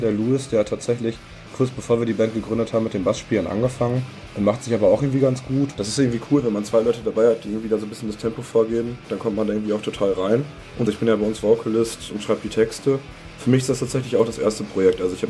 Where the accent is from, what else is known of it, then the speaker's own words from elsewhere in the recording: Bottrop, North Rhine-Westphalia, Germany; Zwei von uns kommen aus Düsseldorf, einer kommt aus Essen und ich komme aus Bottrop. Also irgendwie so zwischen Ruhrgebiet und Rheinland.